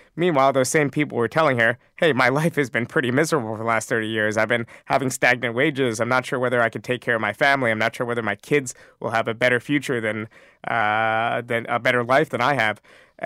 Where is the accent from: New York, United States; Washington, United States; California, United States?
New York, United States; It was simply because I grew up in New York State, and most of the competitive elections in my area